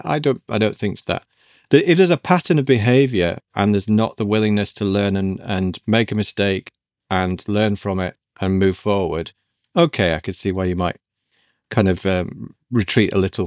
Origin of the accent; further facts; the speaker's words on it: United Kingdom; As a British man, I find it very hard to take that kind of compliment.